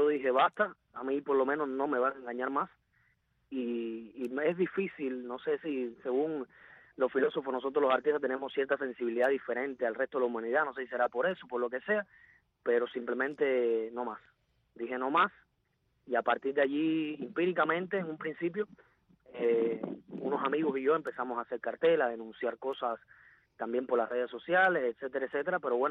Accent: Cuba; now in Saint Kitts and Nevis; Cuba, de salir de Cuba, salvaguardando ante todo la vida de los bebés.

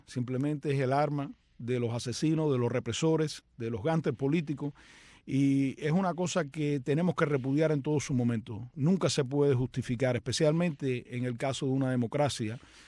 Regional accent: Cuba; now in United States; yo soy cubano. Y ella me decía, oye, pero tú llevas ya 30 y pico de años viviendo en los Estados Unidos, tú eres americano. Y yo le decía, chica, para mí, siempre donde yo vaya, sí, soy orgulloso ciudadano americano

